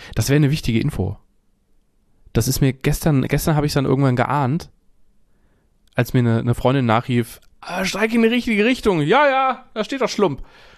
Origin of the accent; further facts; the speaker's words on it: Frankfurt, Hesse, Germany; ich bin in Frankfurt aufgewachsen.